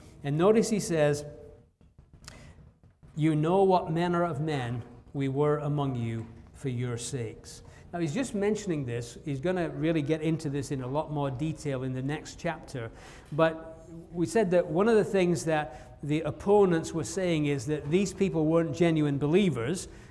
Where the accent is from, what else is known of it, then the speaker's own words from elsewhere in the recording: England, United Kingdom; moved away as an adult; Again, growing up in England, the only people that had guns were the police.